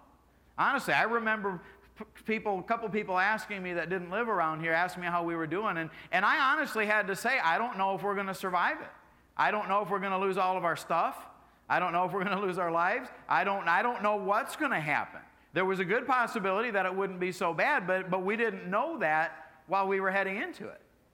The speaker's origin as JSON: {"language": "English", "region": "Michigan", "country": "United States", "tie": "born or raised there", "also_born_or_lived": "Indiana", "lives_now": "Florida, United States", "said": "I grew up in Michigan and up in the Midwest, and lived in Indiana for many years."}